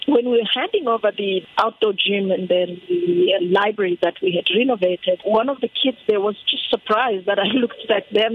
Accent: Lusaka, Lusaka Province, Zambia; born there; I was born in Lusaka, Zambia, and I studied accounting, BCom.

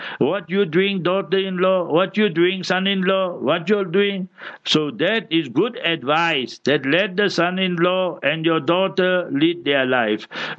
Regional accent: Pakistan; English is a second language; moved away as an adult; now in South Africa; I am South African now, but I came from Pakistan end of 18 November I came.

